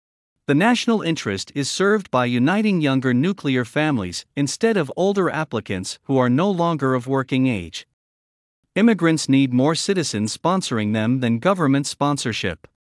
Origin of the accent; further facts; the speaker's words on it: Canada; Let me, as one Canadian, offer some prescriptions for a healthier immigration and a healthier Canada.